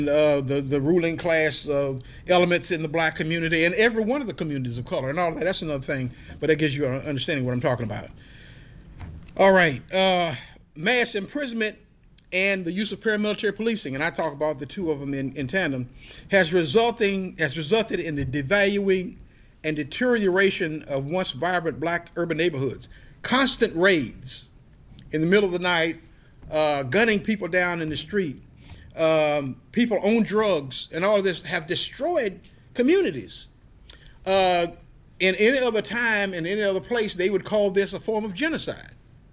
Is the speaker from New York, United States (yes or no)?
no; Chattanooga, Tennessee, United States; In fact, we had the first demonstration, political demonstration, against a private prison system in my little hometown of Chattanooga.